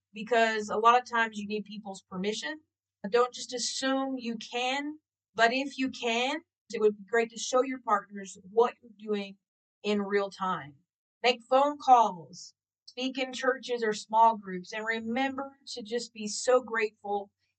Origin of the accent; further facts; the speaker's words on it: United States; now in Mozambique; So when I speak about this, I'm speaking as from an American point of view.